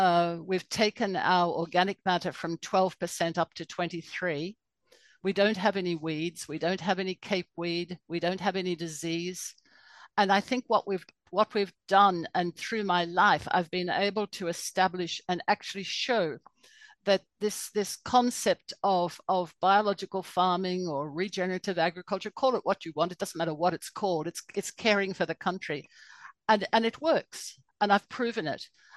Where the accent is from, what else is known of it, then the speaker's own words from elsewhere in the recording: Queensland, Australia; Well, I grew up on the Atherton Tablelands in far north Queensland.